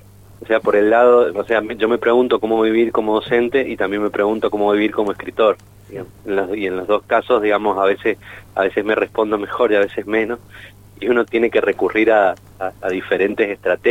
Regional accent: San Rafael, Mendoza, Argentina; born there; yo nací en un barrio, en San Rafael, en Pueblo de Amante.

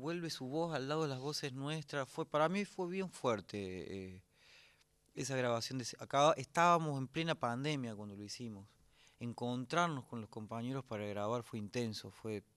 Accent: Córdoba, Argentina; ¿Qué me hace un cantor cordobés?

